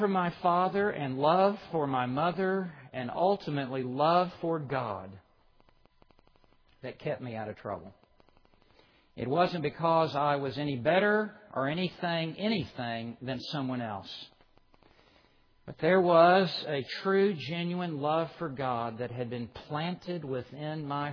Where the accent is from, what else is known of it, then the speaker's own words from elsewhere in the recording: Memphis, Tennessee, United States; I grew up in Memphis, Tennessee. I went off to West Texas, to Texas Tech. I was so far away from home.